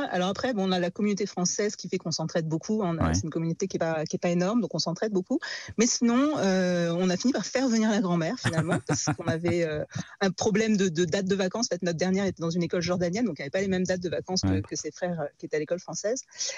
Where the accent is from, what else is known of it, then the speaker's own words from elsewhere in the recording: France; en tant que Français